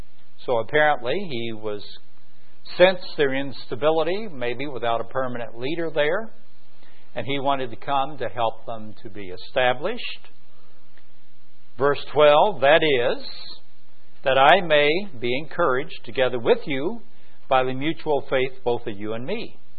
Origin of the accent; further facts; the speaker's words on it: Tennessee, United States; So Norma's from Memphis, I'm from East Tennessee